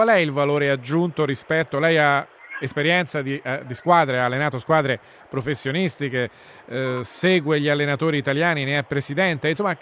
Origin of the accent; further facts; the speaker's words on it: Tuscany, Italy; da toscano a toscano.